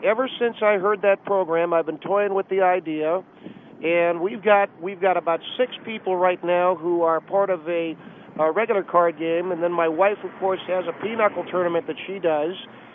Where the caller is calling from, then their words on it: Tamarac, Florida, United States; I'm calling you from Tamarack, Florida.